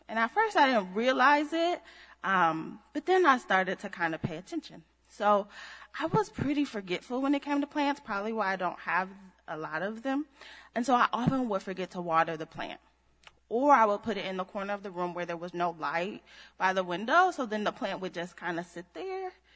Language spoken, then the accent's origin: English; Akron, Ohio, United States; So my grandmother, I'm from Akron, Ohio.